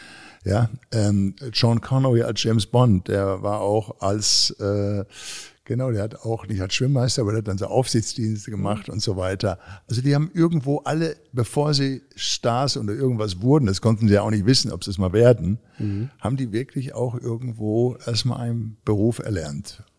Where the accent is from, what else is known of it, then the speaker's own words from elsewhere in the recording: North Rhine-Westphalia, Germany; wie wir bei uns im Ruhrgebiet immer sagen.